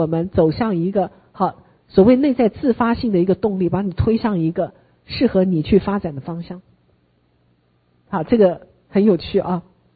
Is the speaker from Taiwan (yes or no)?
no; China; 以前的我们中国人的皇帝旁边都要会观星象的